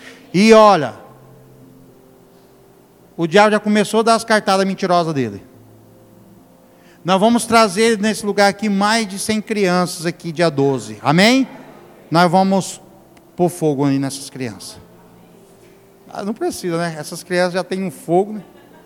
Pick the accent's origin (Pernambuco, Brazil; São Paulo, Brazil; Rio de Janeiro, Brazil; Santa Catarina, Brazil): Pernambuco, Brazil; Exu; born there; Porque eu nasci numa terra chamada Exu, gente, você acredita? Local de nascimento, Exu.